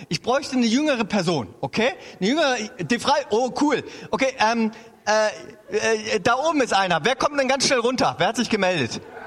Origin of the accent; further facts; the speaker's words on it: Hanover, Lower Saxony, Germany; Ich komme ja aus Hannover.